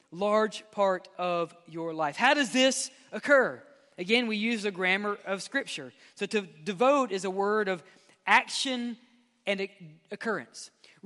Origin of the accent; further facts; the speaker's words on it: Mississippi, United States; Y'all forgive me, I'm from Mississippi. I can't speak.